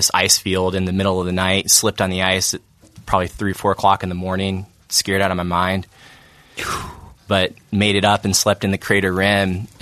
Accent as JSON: {"language": "English", "region": "Georgia", "country": "United States", "tie": "born or raised there", "lives_now": "California, United States", "said": "grew up in Georgia."}